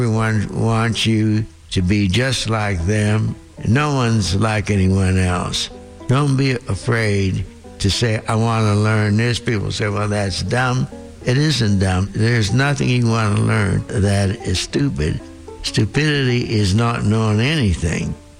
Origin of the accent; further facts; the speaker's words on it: New Castle, Pennsylvania, United States; My birthday is July 23rd, 1926. I grew up in Newcastle, Pennsylvania. My father was a coal miner, but he was a naturalist.